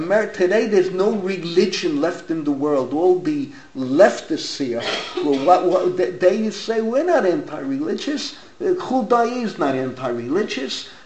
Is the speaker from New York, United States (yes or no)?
yes; New York, United States; I grew up in the Bronx. 20-minute walk from Yankee Stadium.